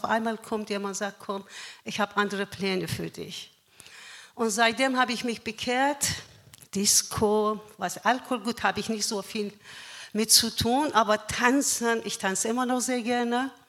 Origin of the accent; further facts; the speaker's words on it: Iran; now in Leer, Germany; Ich komme aus dem Iran vor ca. 27 Jahren nach Deutschland. Mit meinen beiden Söhnen und sind wir in Leer gelandet.